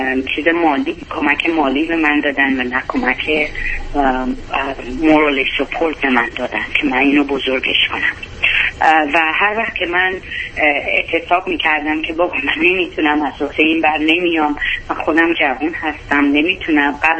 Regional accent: Iran; also born or lived in England; now in Texas, United States; من از سال 70 از ایران اومدم و سال 80 اومدم آمریکا. از ایران اومدم رفتم انگلیس بعد اومدم آمریکا.

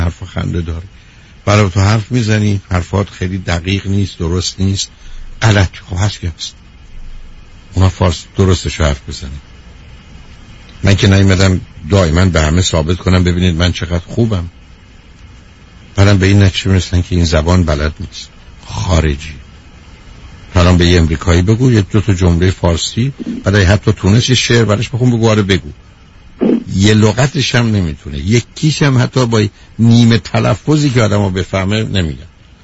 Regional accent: Iran; now in United States; من 44 سال تو امریکام، 40 سال این دفعه، 4 سال قبل هر وقت حرف میزنم همین فهم من ایرانیم، امریکایی نیستم

